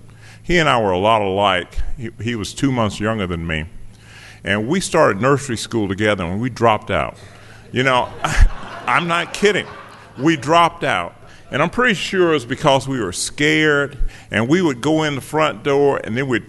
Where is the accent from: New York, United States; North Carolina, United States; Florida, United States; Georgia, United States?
Georgia, United States; Athens; born there; I was born in Athens, Georgia, which is not too far from here, and I was born in August of 1952.